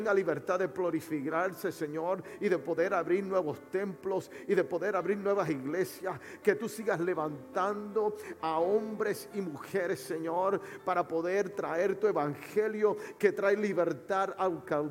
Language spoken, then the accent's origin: Spanish; Puerto Rico; also born or lived in Miami, United States; Yo soy natal de Puerto Rico y viví muchos años en la área de Miami.